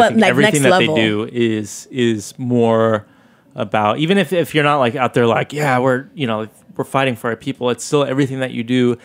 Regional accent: San Diego, California, United States; old school lowrider oldies that I grew up with in San Diego, like part of Chicano culture.

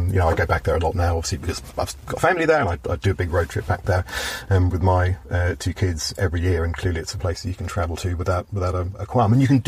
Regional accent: Belfast, Northern Ireland, United Kingdom; accent: Belfast; now in Reading, United Kingdom; No, my family are all from Belfast, a few from Dublin, but then when my father was we were given a job on the Daily Mail first, and then the Mirror, we left Belfast and moved to the lovely Reading in Berkshire.

